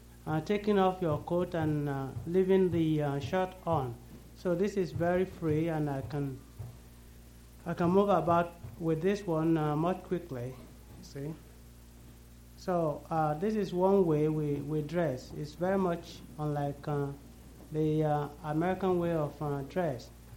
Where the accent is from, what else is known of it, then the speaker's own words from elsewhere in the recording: Nigeria; moved away as an adult; I'm from Nigeria, West Africa. I've been in this country for about 6 years, so you know that I'm still as much as African as possible.